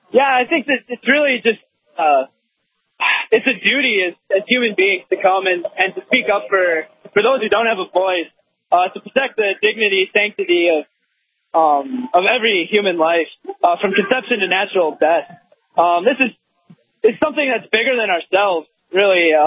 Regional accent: Aberdeen, South Dakota, United States; I'm from Aberdeen, South Dakota, but I'm here with the University of Mary.

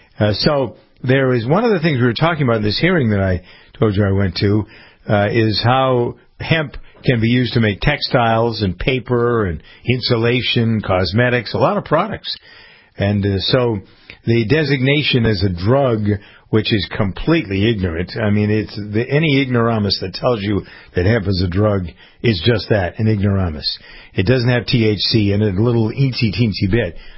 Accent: Florida, United States; I've always thought Florida oranges were great, but I grew up around Florida oranges.

